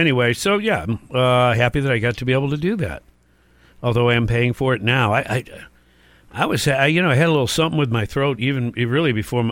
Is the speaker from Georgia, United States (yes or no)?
no; Detroit, Michigan, United States; But I grew up in Detroit